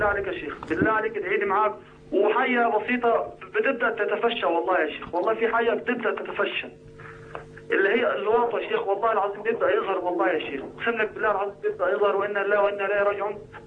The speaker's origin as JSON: {"language": "Arabic", "country": "Egypt", "said": "عندنا في مصر"}